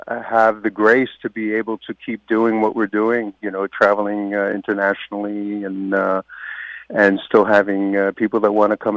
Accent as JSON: {"language": "English", "town": "Newark", "region": "New Jersey", "country": "United States", "tie": "born or raised there", "said": "When I was growing up in Newark, I was a member of the South Ward Boys Club"}